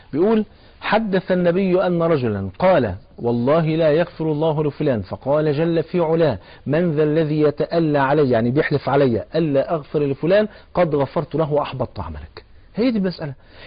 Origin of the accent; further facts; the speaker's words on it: Egypt; بلغتنا كمصريين يقول له خف بقى